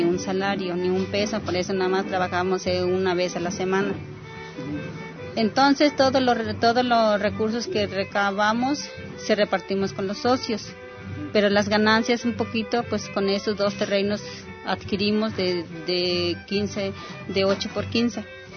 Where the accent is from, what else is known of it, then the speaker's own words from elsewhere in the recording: Acatlán, Guerrero, Mexico; vengo en la comunidad de Acatlán, municipio de Chilapa